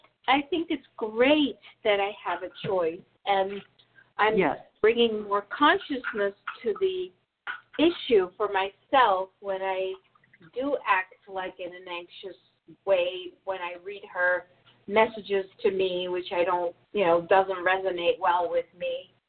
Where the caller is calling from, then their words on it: New Jersey, United States; From New Jersey.